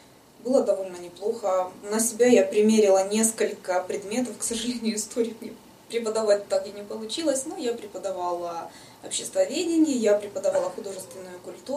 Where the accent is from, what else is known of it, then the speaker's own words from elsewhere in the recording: Poltava, Poltava Oblast, Ukraine; now in United States; Я приехала с Украины, со славного города Полтавы.